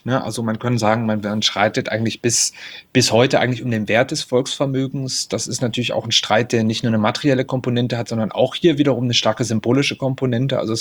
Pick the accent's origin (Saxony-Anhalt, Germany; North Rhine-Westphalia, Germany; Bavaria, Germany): Saxony-Anhalt, Germany; Hettstedt; mögliche Schließung eines großen Berg ist in meiner Heimatstadt Hettstedt.